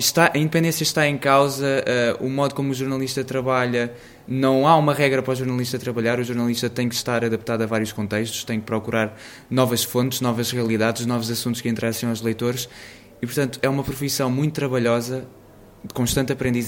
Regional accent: Lisbon, Portugal; Eu sou de Lisboa

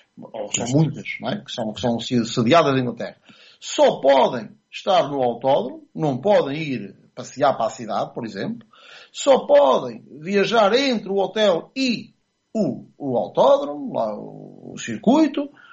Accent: Portugal; eu, enquanto português

